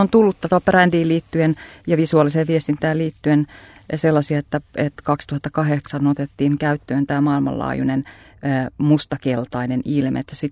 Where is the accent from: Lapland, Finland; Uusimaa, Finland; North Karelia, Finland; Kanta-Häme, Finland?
North Karelia, Finland; Joensuu; born there; also born or lived in Nurmes / Mikkeli / Savonlinna; Mä oon Joensuussa syntynyt, asunut Nurmeksessa, Mikkelissä, käynyt kouluja Savonlinnassa, joten mulla on niin kuin aika monelta paikkakunnalta sieltä tausta.